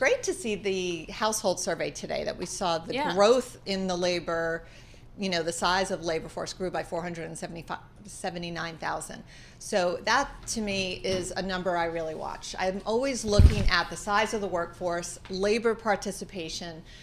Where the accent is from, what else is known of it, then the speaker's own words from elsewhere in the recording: New York, United States; I do live in Florida, but I am a New Yorker at heart.